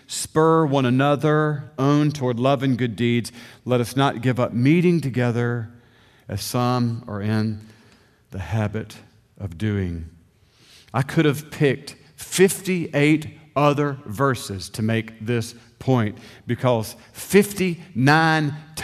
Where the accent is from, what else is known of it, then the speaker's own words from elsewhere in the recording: Augusta, Georgia, United States; When I was a boy growing up in Augusta, Georgia, on Monday night, ever so often, man, we'd get a group of guys and we'd go over to the Bell Auditorium in Augusta.